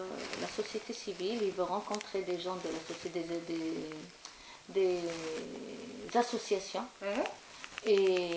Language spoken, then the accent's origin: French; Morocco; moi, en tant que Marocaine